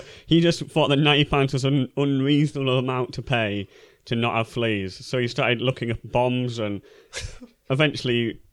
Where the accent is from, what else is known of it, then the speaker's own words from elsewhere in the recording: Bradford, Yorkshire and the Humber, United Kingdom; I am from Bradford.